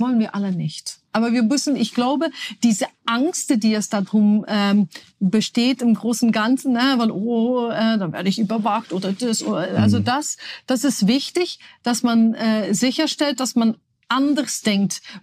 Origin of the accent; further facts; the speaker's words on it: Belgium; now in Germany; Und ich kann da jetzt drüber urteilen, als Belgierin.